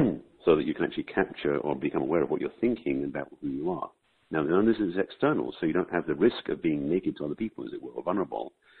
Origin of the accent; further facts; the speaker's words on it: England, United Kingdom; So even though, I come from England, and it's interesting because I've known people who come from England and from other countries who drop their accent as soon as they get here to fit in.